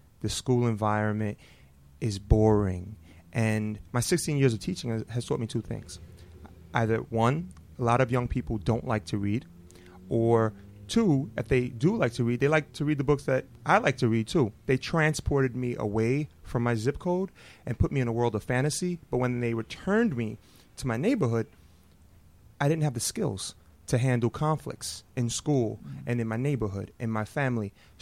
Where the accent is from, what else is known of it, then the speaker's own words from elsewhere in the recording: Brooklyn, New York, United States; the book is set in the same neighborhood that Carmelo and I grew up in the Red Hook housing projects. And today I had to correct myself because I said I'm from Red Hook